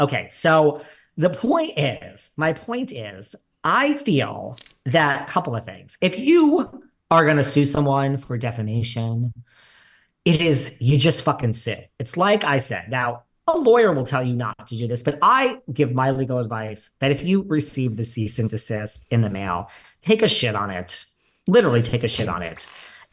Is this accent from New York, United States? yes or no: yes; New York, United States; I might be in LA today, baby, but I split my time, and I'm a New Yorker. Don't ever think that I'm from here, people. I love it. It's great. I'm a New Yorker.